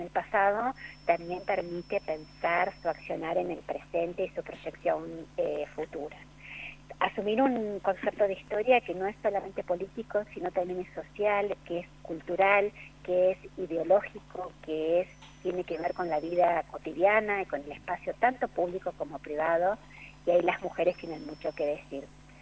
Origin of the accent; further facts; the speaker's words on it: Cinco Saltos, Río Negro, Argentina; born there; yo soy nacida en Cinco Saltos, en Río Negro